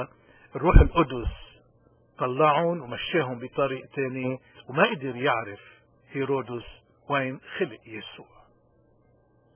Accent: Lebanon; عندنا بلبنان 2 مليون لاجئ سوري

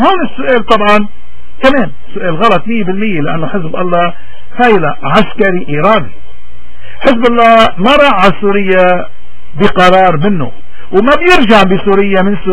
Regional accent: Lebanon; وما دمنا كلبنانيين سياديين رافضين هذا الخيار فنحن من تراجع إلى آخر وهذا هو للأسف الوضع الحالي المأساوي في لبنان

